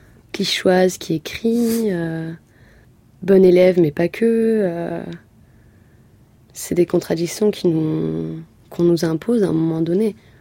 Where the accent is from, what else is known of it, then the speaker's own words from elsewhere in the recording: France; born there; Je suis française, je suis née ici